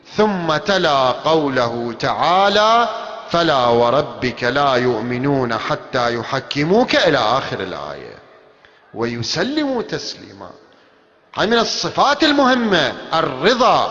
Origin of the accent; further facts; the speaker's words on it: Iraq; واحنا عراقيين واحنا كواظمة واحنا كربلائية واحنا بصار